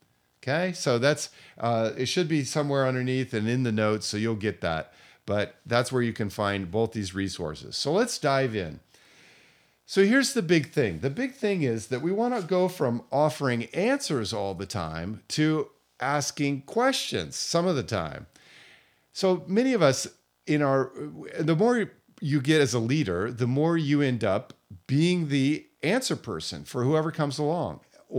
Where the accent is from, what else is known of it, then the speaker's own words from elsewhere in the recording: Seattle, Washington, United States; moved away as an adult; also born or lived in Japan / Indonesia; I lived in Asia for 20 years. I'm from Seattle area originally, but moved to Japan in 1991, worked as a missionary there for 10 years doing church planting, had a family there.